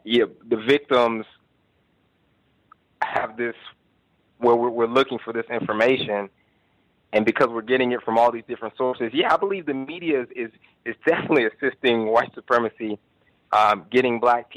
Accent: Oklahoma, United States; born there; I was born in Oklahoma and believe I knew a lot about the history.

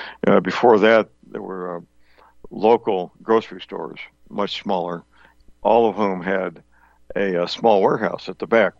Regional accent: St. Louis, Missouri, United States; In St. Louis, my hometown where I grew up, they have what they call Produce Row

